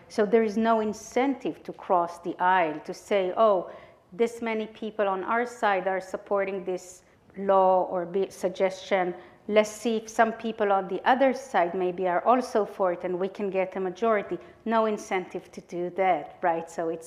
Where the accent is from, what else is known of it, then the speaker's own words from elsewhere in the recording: Israel; English is a second language; moved away as an adult; As you may be able to guess from my name or my accent, I'm coming here from Israel. I'm an immigrant from Israel